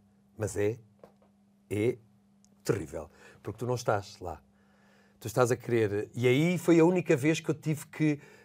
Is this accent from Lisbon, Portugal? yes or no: yes; Buraca, Lisbon, Portugal; born there; Uma casa com um quintalinho. Foi onde eu nasci, na Buraca